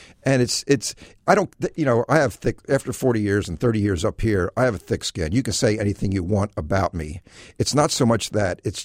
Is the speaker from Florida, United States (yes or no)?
no; Philadelphia, Pennsylvania, United States; I grew up in Philadelphia, and I read all the great Philly columnists.